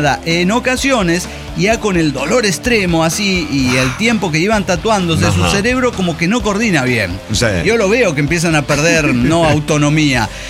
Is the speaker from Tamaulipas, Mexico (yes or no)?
yes; Reynosa, Tamaulipas, Mexico; de Reynosa, Tamaulipas, México.